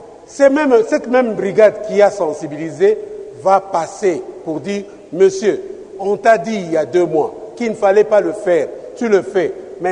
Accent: Kinshasa, DR Congo; Nous sommes Kinois, nous sommes Congolais.

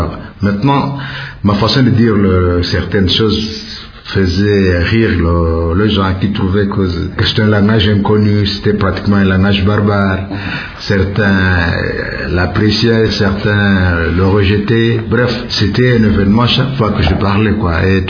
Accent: Kwango, DR Congo; En ce qui me concerne, je suis du Kwango qui compte 5 territoires et parmi ces 5 territoires, 3 territoires contiennent des locuteurs importants du Kiaka. Moi, je partais plutôt du territoire de Kasongolina

